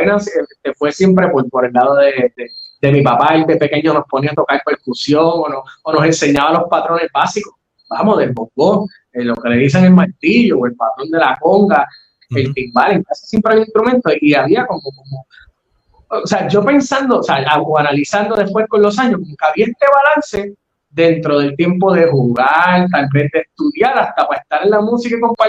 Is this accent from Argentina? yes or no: no; Carolina, Puerto Rico; now in Trujillo Alto, Puerto Rico; estoy en Trujillo Alto. Tan pronto yo salí de la casa de mi papá, que me hice de mi propiedad a comprar, me mudé para Trujillo Alto. Pero pues yo soy de Carolina.